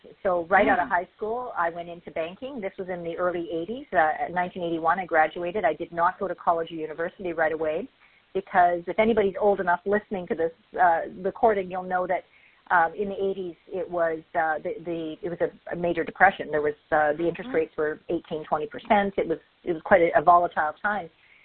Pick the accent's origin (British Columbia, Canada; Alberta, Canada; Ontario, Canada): British Columbia, Canada; Vancouver; I am Canadian, yes.